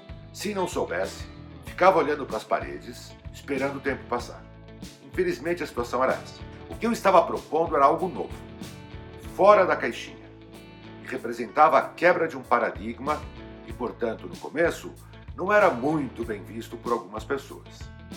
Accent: Santo André, São Paulo, Brazil; os adultos da minha cidade natal, Santo André

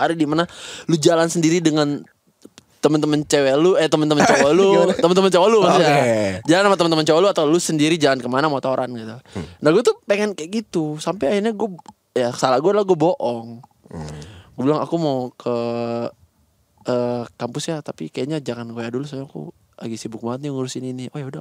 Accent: Ambon, Maluku, Indonesia; now in Jakarta, Indonesia; Jadi gue kan dari Ambon.

